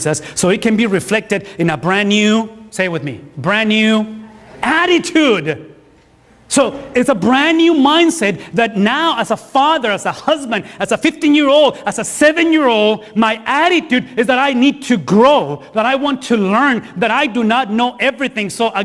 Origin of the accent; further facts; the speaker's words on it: Texas, United States; Because I know how to drive. I'm from Texas. You don't have trucks. We have trucks.